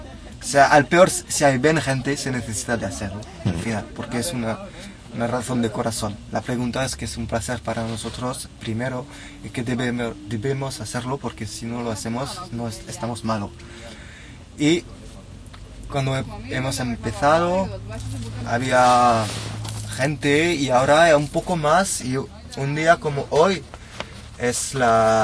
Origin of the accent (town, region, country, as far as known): France; born or raised there; Spanish is a second language